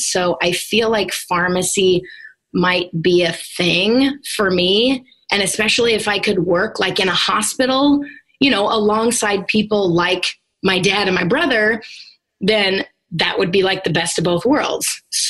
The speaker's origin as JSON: {"language": "English", "region": "Illinois", "country": "United States", "said": "I am from Southern Illinois, and I grew up kind of in a medical household."}